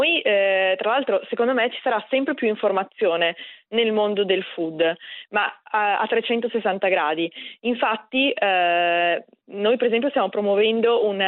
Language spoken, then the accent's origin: Italian; Verona, Veneto, Italy; Sì, io sono di Verona di origine